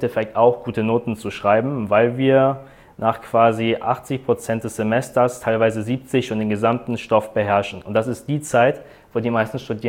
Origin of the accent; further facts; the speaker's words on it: Hannover, Lower Saxony, Germany; ich bin 21 und studiere an der LUH in Hannover. Da komme ich auch quasi aus der Gegend.